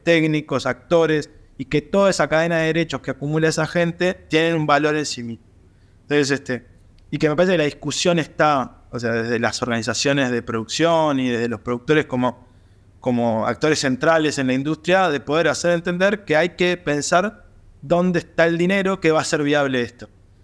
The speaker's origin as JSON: {"language": "Spanish", "country": "Uruguay", "said": "hola, soy uruguayo."}